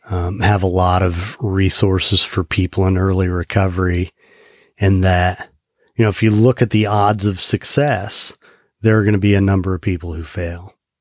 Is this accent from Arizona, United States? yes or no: no; Indiana, United States; moved away; I grew up in Indiana and came to South Florida